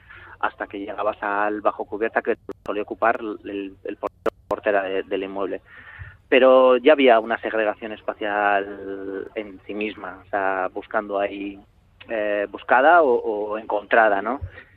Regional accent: Getxo, Basque Country, Spain; he citado Guecho, ¿no? Que es de donde soy yo.

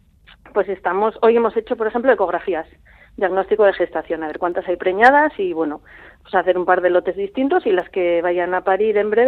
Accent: Canary Islands, Spain; born there; soy de Canarias de manera circunstancial. O sea, mis padres sí, son euskaldunes, bueno, son guipuzcoanos y nada, o sea, sin más me tocó nacer allí.

